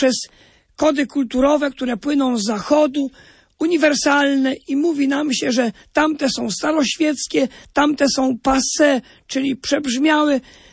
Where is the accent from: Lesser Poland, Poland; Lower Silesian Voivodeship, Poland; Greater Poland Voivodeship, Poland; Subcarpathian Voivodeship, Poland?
Subcarpathian Voivodeship, Poland; my z Podkarpacia kochamy to Podkarpacie